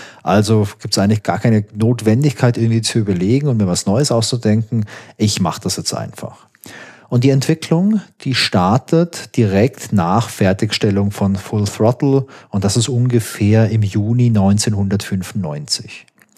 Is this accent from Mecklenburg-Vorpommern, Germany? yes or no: no; Baden-Württemberg, Germany; also born or lived in Hesse; Ich komme ja aus Baden-Württemberg. Ich war eigentlich in Hessen in der Schule.